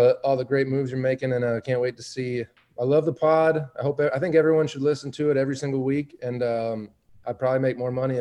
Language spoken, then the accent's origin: English; Michigan, United States; I'm from Michigan.